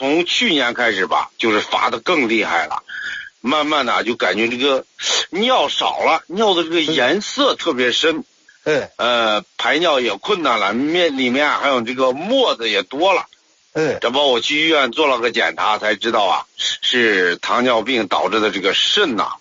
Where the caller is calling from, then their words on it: Hebei, China; 我是河北的一个听众